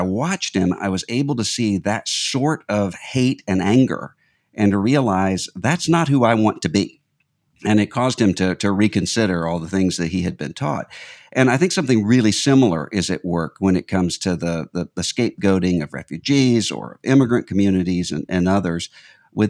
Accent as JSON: {"language": "English", "region": "Mississippi", "country": "United States", "tie": "born or raised there", "said": "a Southern comedian from my home state of Mississippi"}